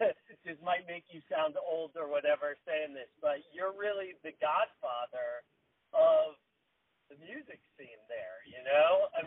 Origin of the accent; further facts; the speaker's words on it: Reston, Virginia, United States; I was born in Reston. I was born in 76 and born in Fairfax Hospital. And grew up and lived all my life in Reston until I went off to college.